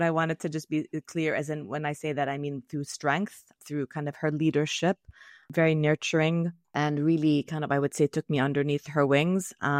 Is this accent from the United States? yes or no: no; London, United Kingdom; also born or lived in Syria; So I'm originally from Syria, having grown up all my life in London.